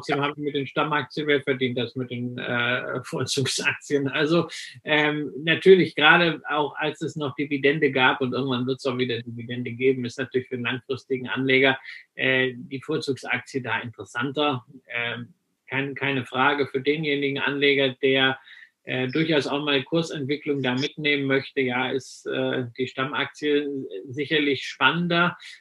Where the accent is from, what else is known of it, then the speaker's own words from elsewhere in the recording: West Germany, Germany; weil ich bin ja im Westen groß geworden.